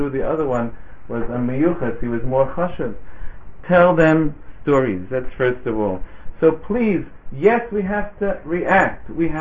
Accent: United States; Now, I'm originally from the States.

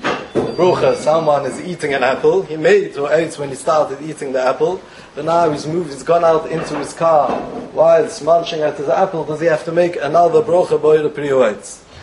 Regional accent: London, United Kingdom; now in Israel; I am born and bred in Golders Green, but I have been living in Eretz Yisroel for the last 18 years.

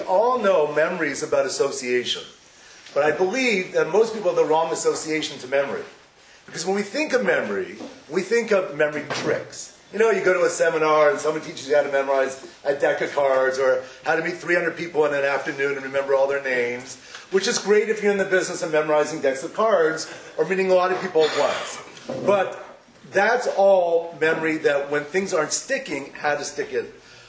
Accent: Toronto, Ontario, Canada; I'm originally from Toronto, Canada, as I said.

